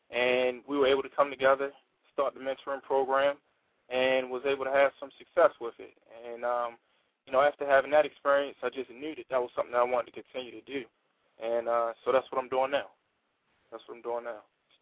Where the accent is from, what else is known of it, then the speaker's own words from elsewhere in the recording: Baltimore, Maryland, United States; Born and raised in Baltimore, East Baltimore.